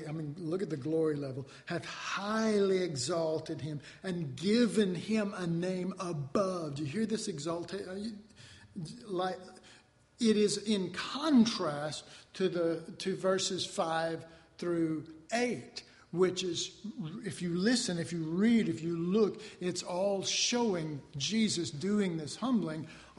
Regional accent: United States; You know, we Americans aren't as good at as the English

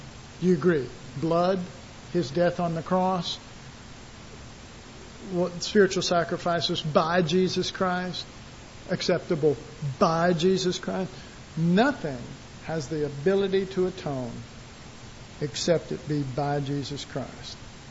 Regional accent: Texas, United States; I'm sorry, I'm from Texas.

